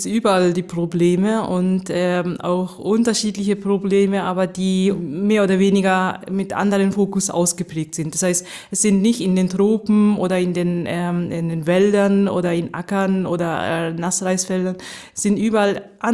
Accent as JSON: {"language": "German", "town": "Nagoya", "region": "Aichi", "country": "Japan", "tie": "born or raised there", "said": "Und ich bin in Nagoya aufgewachsen, das ist in Zentraljapan. Mir ist auch ein Stolz der Nagoyaner, die eben zentral sind und nicht Tokio. Dann habe ich dann in Sapporo studiert"}